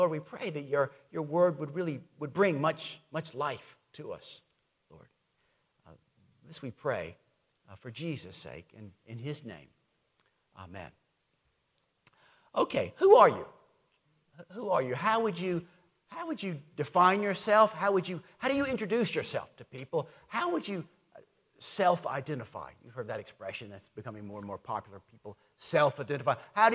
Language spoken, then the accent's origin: English; the South, United States; I'm from the South, obviously. I'm very Southern. I didn't know how Southern I was until I moved to the Northeast, and I realized, wow, I'm more Southern than I thought.